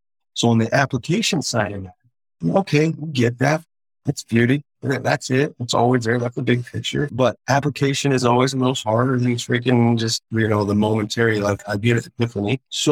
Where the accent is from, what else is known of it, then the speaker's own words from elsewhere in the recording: Pacific Northwest, United States; And I'm from the Northwest.